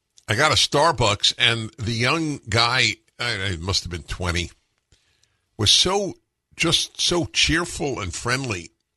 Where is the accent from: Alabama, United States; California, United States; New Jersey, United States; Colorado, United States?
California, United States; I'm from California, I know a lot of people are moving here from California